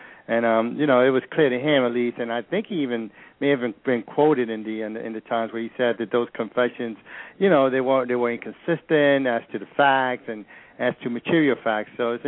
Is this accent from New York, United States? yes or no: yes; New York, United States; because I am from New York, and I grew up literally 6 blocks away from Schaumburg, you know, around the corner from that Central Park entrance.